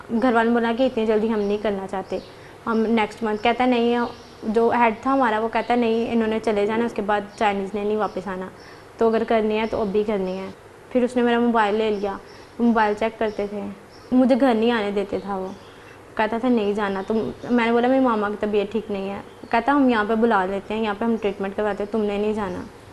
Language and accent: Urdu; Faisalabad, Punjab, Pakistan; میں فیصلہ آباد سے ہوں, ایج میری 19 سال ہے